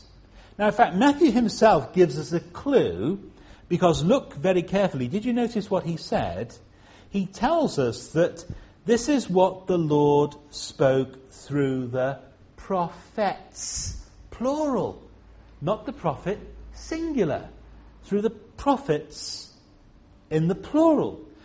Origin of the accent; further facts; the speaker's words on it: Liverpool, North West England, United Kingdom; accent: Scouse; I don't speak with a Scouse accent very much now, although people who are from Liverpool, I was born and brought up in Liverpool, but people who are from Liverpool can still hear a faint Scouse twang in my voice.